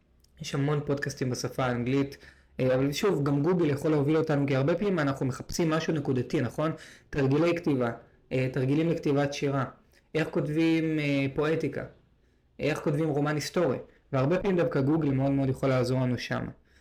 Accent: Tel Aviv, Tel Aviv District, Israel; אני מתל אביב במקור, אז באזור המרכז

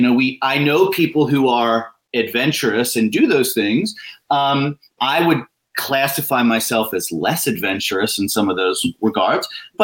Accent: Ohio, United States; I grew up in Ohio, and we just started saying mint now. It just got to Ohio.

